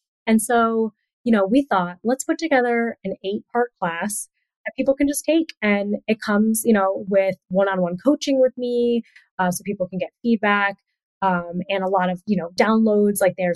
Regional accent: New England, United States; now in Portugal; the PR person happened to know that I'm both from New England, so I'm very close originally from the Island Creek team, and currently live in Portugal.

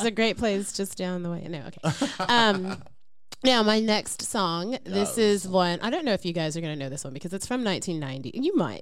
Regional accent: United States; Sorry, race. Whoa, taboo. I'm American. I can't help it.

